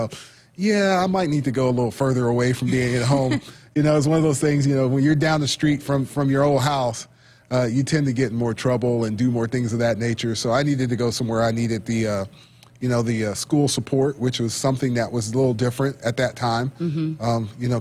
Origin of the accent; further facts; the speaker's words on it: Lawton, Oklahoma, United States; also born or lived in Fort Riley, Kansas; Dad being in the military, I was born in Fort Riley, which is Kansas. And then I grew up in, you know, Fort Sill, which is in Lawton.